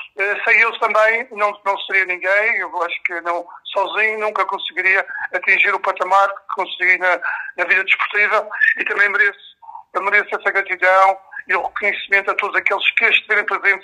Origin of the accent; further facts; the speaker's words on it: Mexico; as minhas raízes essas que são de Gaula, os meus pais são de Gaula, fixaram-se depois em México e eu e os meus irmãos nasceram em México. Depois é uma passagem pela minha infância, também em México